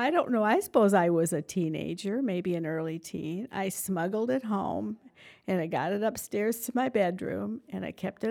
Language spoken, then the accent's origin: English; Marshalltown, Iowa, United States; I grew up in Marshalltown. And back in the 50s, when I was growing up, my brother and I, he was 2 years older